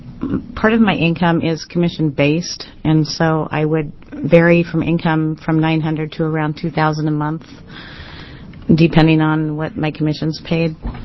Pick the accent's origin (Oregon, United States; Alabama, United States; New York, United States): Oregon, United States; Beaverton; I'm actually from Beaverton, Oregon, and I am a single parent of two girls.